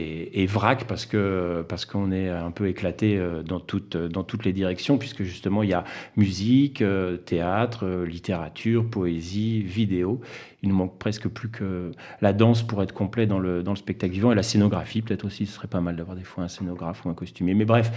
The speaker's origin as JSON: {"language": "French", "town": "Lyon", "region": "Auvergne-Rhône-Alpes", "country": "France", "tie": "born or raised there", "said": "j'étais au conservatoire quand j'étais petit, enfant, à Lyon"}